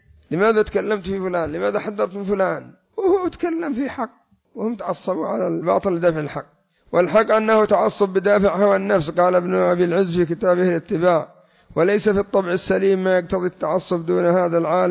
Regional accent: Yemen; وعندنا في اليمن ما يذكر الناس

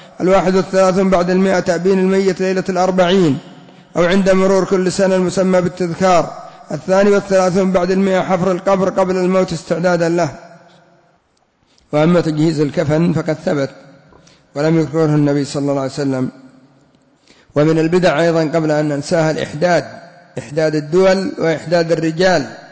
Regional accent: Yemen; أو غير ذلك من القبور عندنا في اليمن

